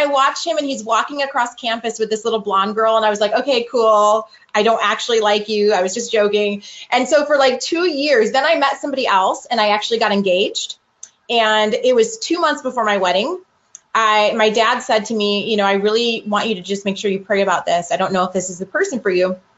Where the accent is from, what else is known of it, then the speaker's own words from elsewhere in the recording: Berrien Springs, Michigan, United States; born there; I live in Berrien Springs because I was born in Berrien Springs.